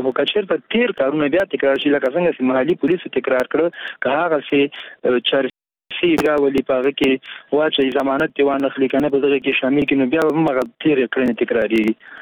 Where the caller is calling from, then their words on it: Laghman, Afghanistan; خصوصا زه په لغمان کې یم.